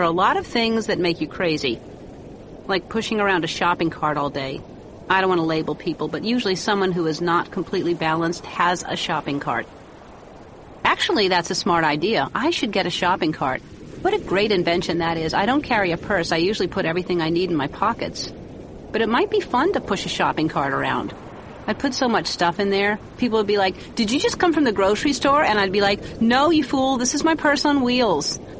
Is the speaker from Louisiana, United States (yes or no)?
yes; Metairie, Louisiana, United States; born there; All I knew for sure was that I was born in Metairie, Louisiana, and I came out of my mama's belly button.